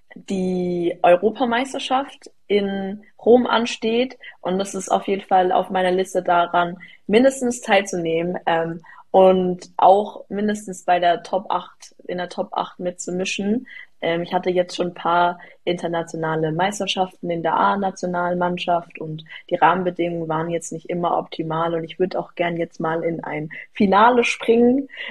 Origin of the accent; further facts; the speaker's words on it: Karlsruhe, Baden-Württemberg, Germany; Aber es wird sehr, sehr wahrscheinlich einen Wettkampf sogar hier in meiner Heimatstadt geben.